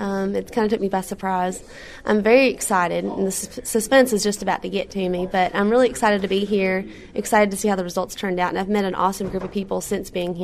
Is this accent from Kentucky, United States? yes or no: yes; Pleasureville, Kentucky, United States; I grew up in Pleasureville, Kentucky, which is in Shelby County, Kentucky. I went to Shelby County High School, graduated.